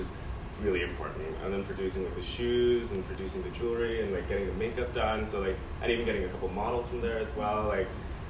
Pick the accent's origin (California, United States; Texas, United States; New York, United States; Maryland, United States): New York, United States; I'm from New York, and then I randomly heard from a friend of a friend that CSM exists